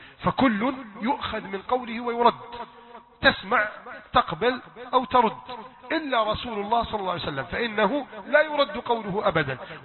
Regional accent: Egypt; بلدنا مصر

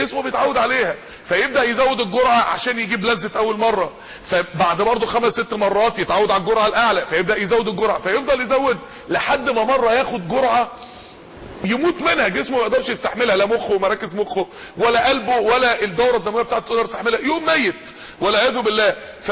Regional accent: Mansoura, Dakahlia, Egypt; اكبر منطقة فيها نوادي افراح عندنا في المنصورة

